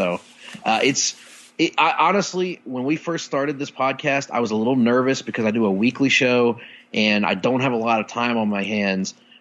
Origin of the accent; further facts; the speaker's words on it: Mobile, Alabama, United States; Uncensored 98, the pay per view they held in my hometown of Mobile, Alabama, was the first time I got to see.